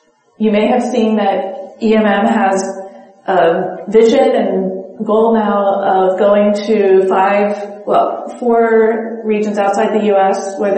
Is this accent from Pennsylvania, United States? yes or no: yes; Pennsylvania, United States; I am from Lancaster County, and right now I do live fairly close by near Lancaster Mennonite School.